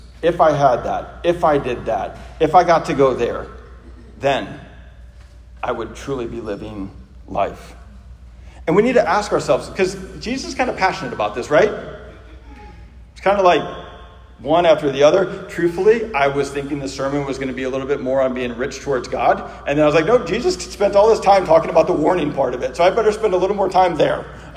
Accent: St. Louis, Missouri, United States; I'm from St. Louis, and a lot of grocery stores were leaving the sort of lower income neighborhoods and areas because they were too dangerous.

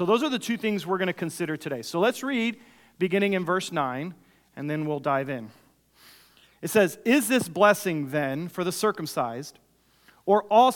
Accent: Panama; I remember growing up in Panama as a missionary kid, and Panama is a very religious country.

